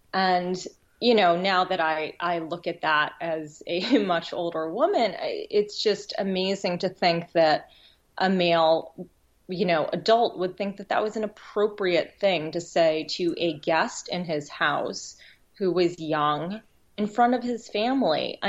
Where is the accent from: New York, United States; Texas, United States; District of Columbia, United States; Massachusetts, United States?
Massachusetts, United States; I grew up in Massachusetts.